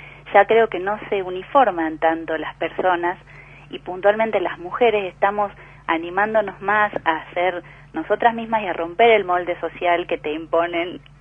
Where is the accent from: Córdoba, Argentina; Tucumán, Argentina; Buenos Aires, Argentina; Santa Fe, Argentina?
Buenos Aires, Argentina; born there; mis ancestros, que casualmente eran salteños, porque yo soy nacida en Buenos Aires en realidad, pero mi abuela es salteña